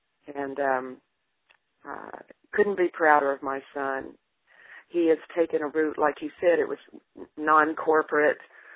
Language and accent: English; Muscle Shoals, Alabama, United States; I grew up in Muscle Shoals, Alabama, which, you know, has put forth so much soul in music.